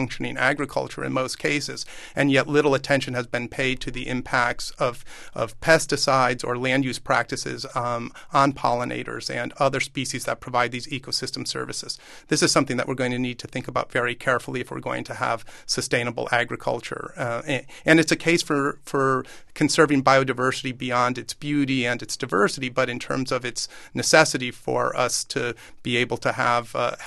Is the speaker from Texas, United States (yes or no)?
no; Connecticut, United States; Where I grew up in Connecticut, box turtles were common when I was a child.